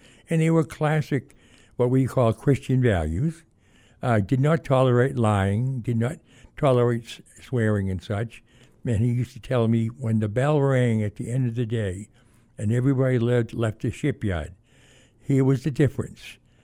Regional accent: Quincy, Massachusetts, United States; Well, the first 10 years, Quincy, Massachusetts.

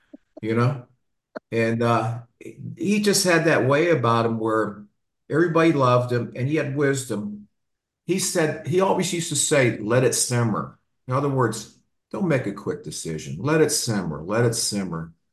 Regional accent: Pittsburgh, Pennsylvania, United States; Plus, I'm from Pittsburgh, too, to go ahead and be able to go ahead and work for your hometown team for 28 years.

